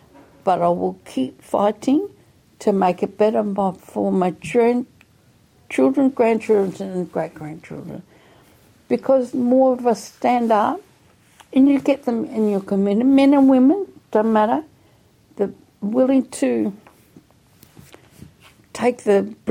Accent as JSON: {"language": "English", "town": "Darwin", "region": "Northern Territory", "country": "Australia", "tie": "born there", "said": "when I was born in 1950 in Darwin, I'm old. There were not many Filipino people in Darwin."}